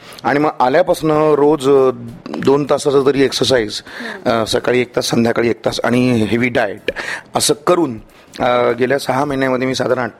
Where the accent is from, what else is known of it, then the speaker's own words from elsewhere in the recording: Pune, Maharashtra, India; also born or lived in Lonavala; माझा जन्म आहे लोणावळ्याचा, कारण तेव्हा माझे आईचे आई बाबा तेव्हा लोणावळ्यात राहायचे म्हणून, पण बाकी मी पुण्याचाच आहे.